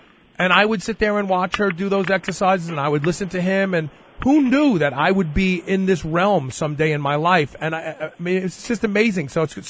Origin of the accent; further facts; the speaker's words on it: Brooklyn, New York, United States; As a kid growing up in Brooklyn, on WPIX Channel 11, in the afternoon for all the housewives, Jack LaLanne used to do a show.